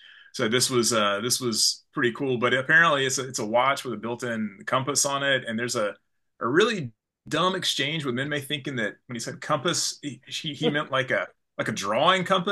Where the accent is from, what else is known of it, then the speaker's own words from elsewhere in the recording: the South, United States; where as I'm sure you guys probably did also growing up in the South.